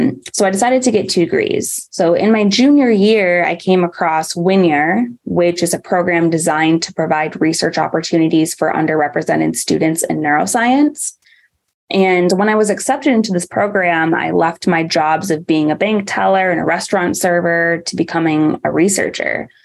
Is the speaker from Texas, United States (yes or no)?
no; Arizona, United States; now in Chicago, United States; Yeah, so I'm 25 and I am from Arizona. After graduating from ASU, I moved to Chicago to be a clinical neuropsychology doctoral student at Northwestern University